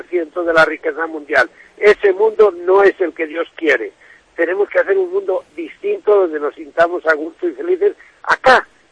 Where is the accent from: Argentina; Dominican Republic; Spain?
Spain; Castile and León; Y soy misionero de León. Y entonces me siento tan diocesano como si estuviera aquí en Viñesa de las Matas o en Gorraliza. ¿Por qué? Porque soy de esta tierra. Y aquí fue donde primeramente, pues, viví esa misericordia de Dios desde mi infancia.